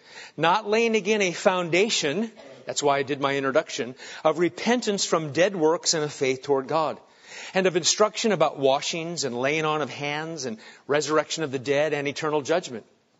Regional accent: New England, United States; you know what we used to drink around the campfire? Moxie. Because I'm from New England.

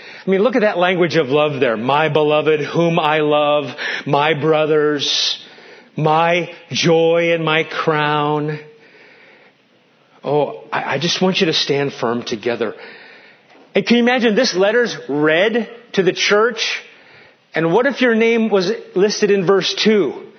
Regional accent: Nebraska, United States; I grew up in Nebraska. My dad worked for Northwestern Bell.

